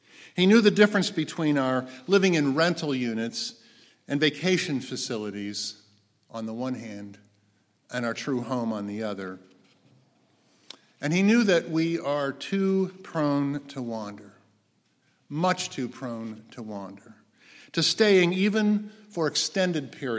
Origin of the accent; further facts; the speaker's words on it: Pittsburgh, Pennsylvania, United States; now in Erie, United States; But most of you know I grew up in Pittsburgh and I have many of my roots there. And of course, I've done the math, and I have actually lived in Erie far longer than I ever lived in Pittsburgh.